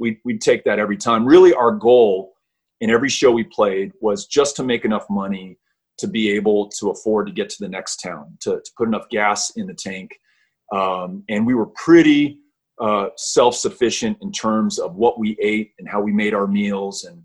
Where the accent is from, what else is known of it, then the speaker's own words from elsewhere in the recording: El Paso, Texas, United States; though I was a member of Congress representing my hometown of El Paso